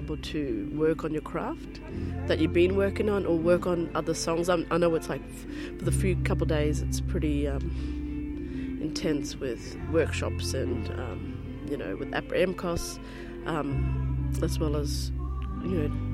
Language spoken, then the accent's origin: English; Mareeba, Queensland, Australia; also born or lived in Alice Springs; I'm based back in my hometown, Mareeba, Queensland, far north Queensland